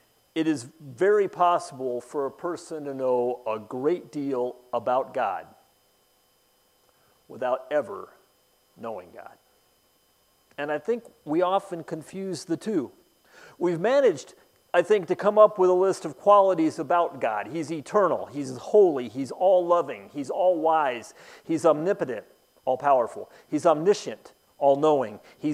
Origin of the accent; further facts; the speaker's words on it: San Diego, California, United States; also born or lived in Groton, Connecticut; I was born in Groton, Connecticut, that I graduated from high school in San Diego, California